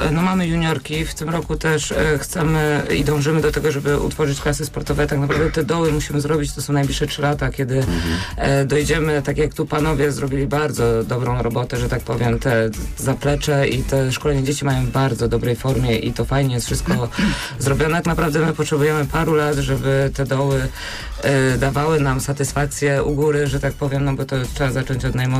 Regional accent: Siewolice, Lower Silesian Voivodeship, Poland; now in Poznań, Poland; bo nie pochodzę z Poznania.

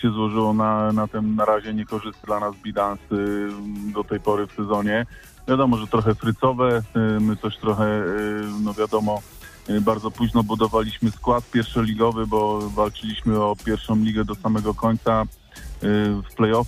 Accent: Sieraków, Greater Poland Voivodeship, Poland; born there; Zresztą ja też jestem związany z Międzychodem, ja się urodziłem w Sierakowie, także czuję się po części międzychodzianinem

